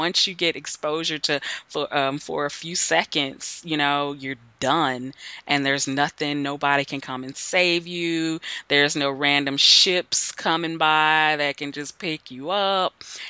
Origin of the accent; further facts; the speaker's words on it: Houston, Texas, United States; I was raised in Houston. We have a huge NASA culture there, and everything is about space.